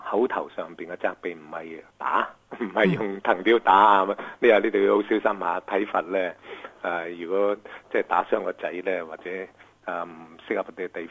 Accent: China; 因为我哋中国人呢好驚赞埋啲細路嘅

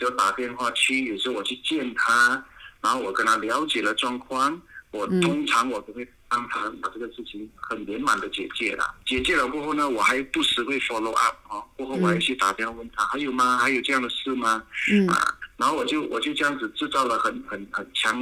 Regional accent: Malaysia; 马来西亚人会很多语言的。

